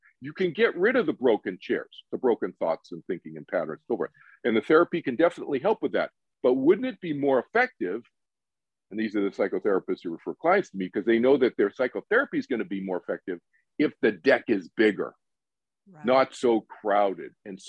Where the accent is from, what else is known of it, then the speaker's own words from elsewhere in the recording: Boston, Massachusetts, United States; I grew up in Boston, you know, anyway